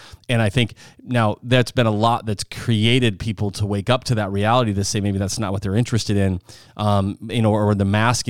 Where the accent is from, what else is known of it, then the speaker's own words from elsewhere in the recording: South Dakota, United States; I grew up in the Midwest. I'm from South Dakota. So I drove by cornfields and I saw people farming.